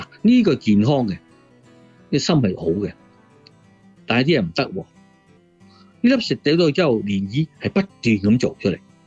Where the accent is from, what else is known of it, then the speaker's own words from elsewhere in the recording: China; 所以我们讲一次头就是我们中国人对于我们这些一大堆的情志病呢